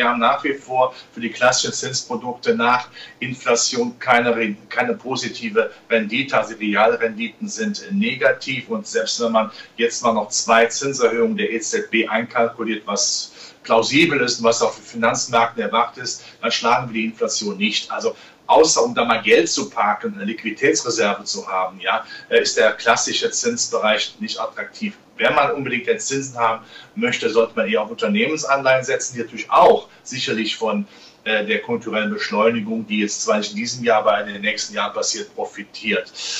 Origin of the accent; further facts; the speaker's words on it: Rhineland, Germany; in meiner Heimat im Rheinland sagt man ja immer, was nichts kostet, ist auch nichts.